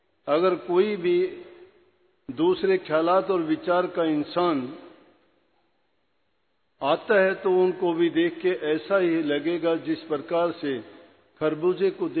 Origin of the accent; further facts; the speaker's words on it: Haryana, India; हम हरियाणा से आते हैं। राधा स्वामी मत के अनुयायी हैं